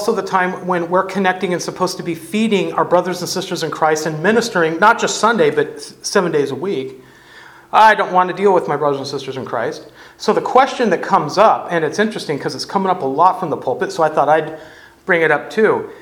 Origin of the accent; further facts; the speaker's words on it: United States; I call the shots. I think I'm correct. I'm an American.